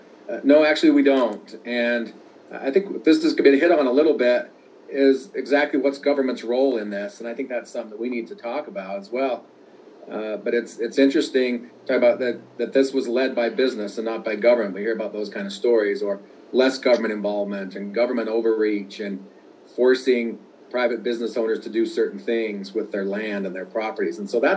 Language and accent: English; South Ogden, Utah, United States; So 30 years ago, I grew up in South Ogden. 30 years ago, I got married, got an apartment in South Ogden